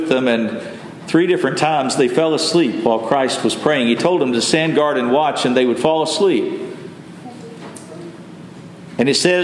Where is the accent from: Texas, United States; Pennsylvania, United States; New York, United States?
Texas, United States; I grew up in West Texas and we had mesquite trees.